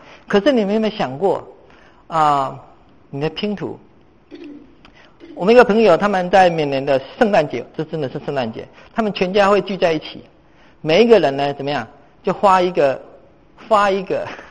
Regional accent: Taiwan; 我从台湾来的，我通常都遇到那个长辈见我第一句话就问什么，你吃饱了没？

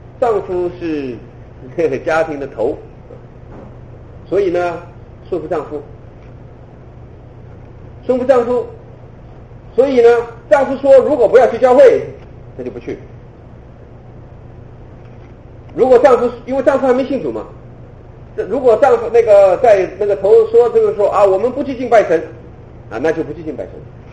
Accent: China; 我们中国人讲君权是受制于天啊

